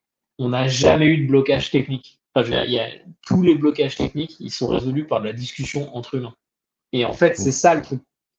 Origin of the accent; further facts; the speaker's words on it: Paris, Île-de-France, France; Écoute, en tant que bon parisien, je suis à 12 sur 12, vérifié récemment.